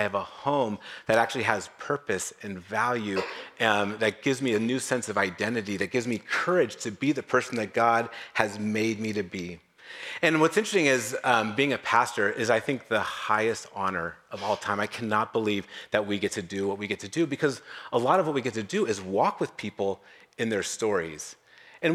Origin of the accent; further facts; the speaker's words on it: Novato, California, United States; In fact, I grew up in Novato, and I graduated high school, and I never looked back.